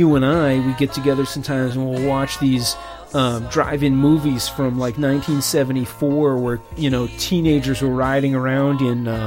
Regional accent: New Hampshire, United States; Yeah, because I grew up in New Hampshire where people are just fucking insane.

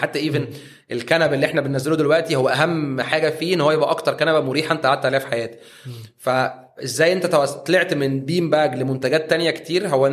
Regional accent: Egypt; عن الحته اللي احنا عندنا في مصر

